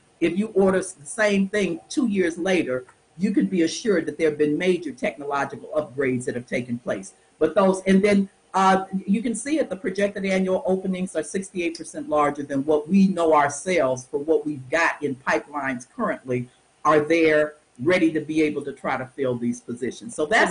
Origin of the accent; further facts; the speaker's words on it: Cleveland, Ohio, United States; also born or lived in East Coast; My son, I grew up in Cleveland, Ohio. I've lived typically East Coast, my big cities.